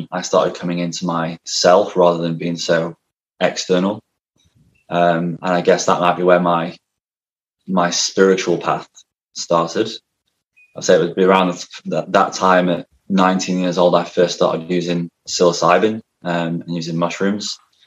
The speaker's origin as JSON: {"language": "English", "region": "Yorkshire and the Humber", "country": "United Kingdom", "said": "Yeah, so I'm originally from England, a place called South Yorkshire."}